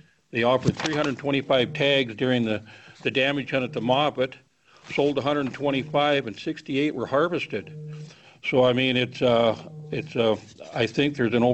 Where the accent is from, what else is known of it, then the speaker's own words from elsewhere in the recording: Chester, Montana, United States; from Chester, Montana, lifelong resident and small lander, winner in Area 400.